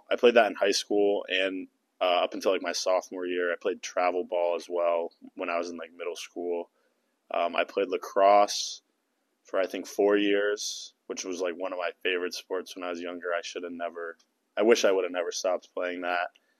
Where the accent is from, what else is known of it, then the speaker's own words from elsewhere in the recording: Columbus, Ohio, United States; Yeah, so I grew up in Columbus, Ohio, just right outside in Dublin.